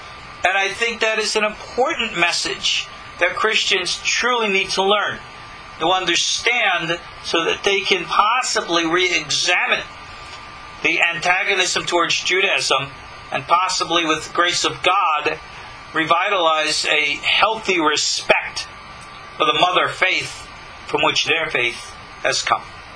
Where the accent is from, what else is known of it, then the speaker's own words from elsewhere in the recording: Long Island, New York, United States; a terrible evangelical group in my hometown on Long Island